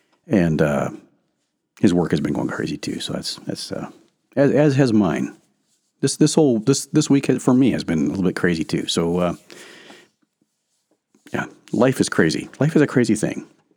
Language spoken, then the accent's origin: English; Minnesota, United States; That's more, I'm more Minnesotan, I guess.